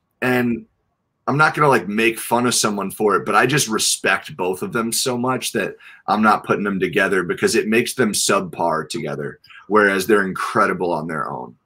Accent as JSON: {"language": "English", "region": "New York", "country": "United States", "said": "Especially if I'm from New York, you know."}